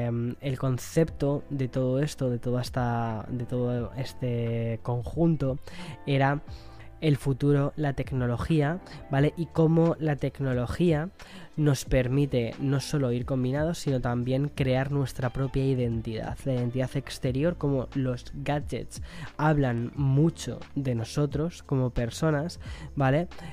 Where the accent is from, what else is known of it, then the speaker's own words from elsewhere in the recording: Spain; now in New York, United States; vengo de Nueva York, que estoy muy perdido con lo que es la cultura española del quién es quién, ¿no? De mi propio país.